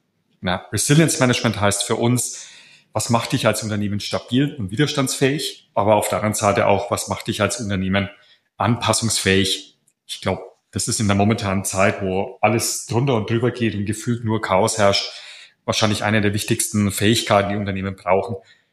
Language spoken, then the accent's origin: German; Nuremberg, Bavaria, Germany; Ich komme aus Nürnberg